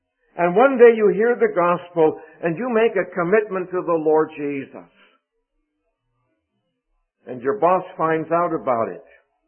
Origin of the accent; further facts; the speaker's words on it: Vancouver, British Columbia, Canada; the church in which I grew up in Vancouver